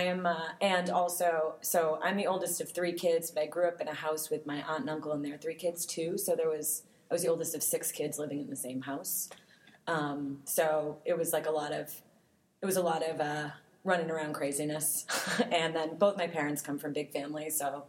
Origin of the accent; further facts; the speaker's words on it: Dorchester, Massachusetts, United States; born there; I was born in Dorchester.